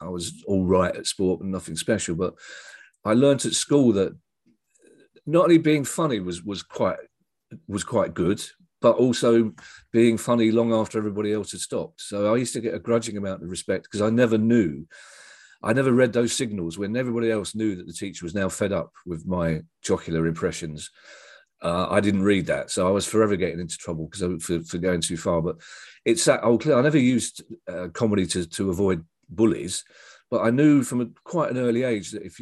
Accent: Streatham, London, United Kingdom; I always say South London, Paul, as well, just in case people think I'm from Richmond, which wouldn't suit which wouldn't suit the image. I'm from the Streatham Tooting Ballers, which never used to have a name, but it's now called Graveney.

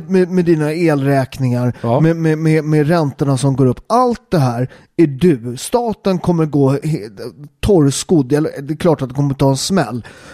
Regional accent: Southern Italy, Italy; now in Sweden; som nere där jag kommer från, vi har ju inte uppvärmt liksom. Det behövs inte i Syditalien.

